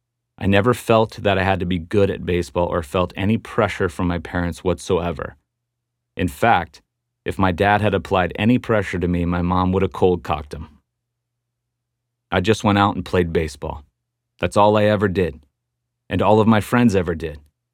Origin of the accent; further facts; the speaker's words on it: Terre Haute, Indiana, United States; Growing up in Terre Haute, Indiana, I never had a professional baseball lesson, not one lesson.